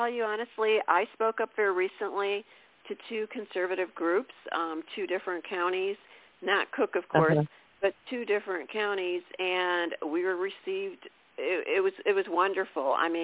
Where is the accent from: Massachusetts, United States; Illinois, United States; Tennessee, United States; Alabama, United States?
Illinois, United States; my home state is Illinois, and I'm looking forward to doing some book signings in Illinois.